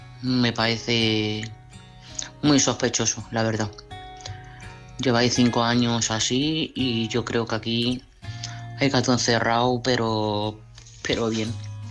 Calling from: Madrid, Community of Madrid, Spain; de Madrid.

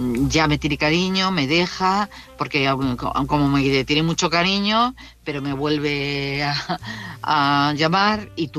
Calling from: Madrid, Community of Madrid, Spain; de Madrid.

